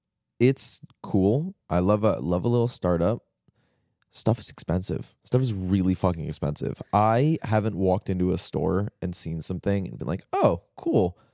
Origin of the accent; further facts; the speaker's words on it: United Kingdom; You're also British, I'm British